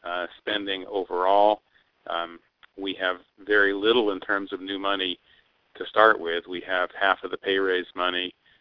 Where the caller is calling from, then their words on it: Juneau, Alaska, United States; I'm calling from Juneau, where I'm scheduled in about an hour to testify before the House Finance Subcommittee on the University Budget.